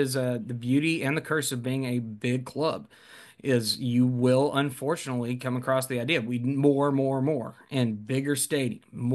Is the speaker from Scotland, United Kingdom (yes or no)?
no; Liverpool, North West England, United Kingdom; And I said, we're Scouse. We're not English, we're Scouse.